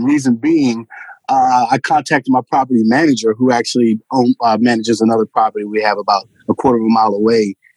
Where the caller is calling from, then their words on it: Goldsboro, North Carolina, United States; Goldsboro, North Carolina, about an hour outside of Raleigh.